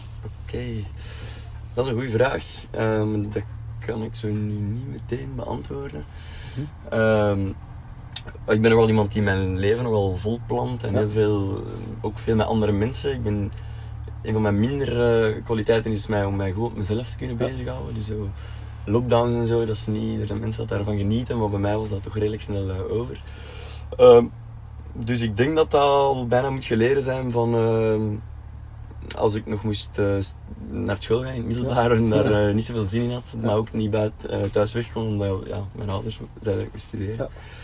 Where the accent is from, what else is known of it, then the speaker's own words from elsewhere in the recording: Londerzeel, Flanders, Belgium; 28 jaar. Ik kom uit Londerzeel, dus iets minder groen als hier, tussen Antwerpen en Brussel.